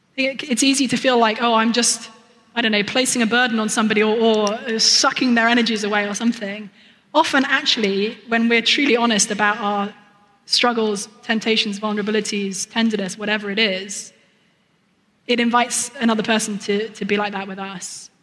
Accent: United Kingdom; I'm British, so I'm instinctively very reserved.

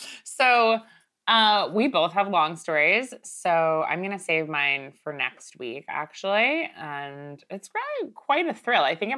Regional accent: Long Island, New York, United States; Growing up in Long Island, you eat a lot of swordfish.

